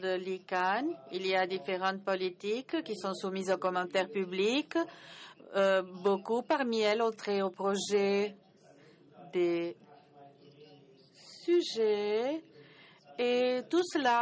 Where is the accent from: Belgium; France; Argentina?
Argentina; Je viens de l'Argentine et je suis à la charge de la présidence.